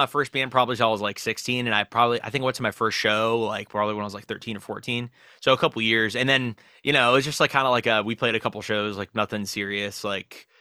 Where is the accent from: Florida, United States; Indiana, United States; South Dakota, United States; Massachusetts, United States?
Florida, United States; also born or lived in Baltimore; So I'm actually not from Florida. I'm from Baltimore. Yeah. I moved here when I was real young though. So, I mean, you could say that I'm from Florida. Yeah, I just, you know, we moved to like right outside of Fort Lauderdale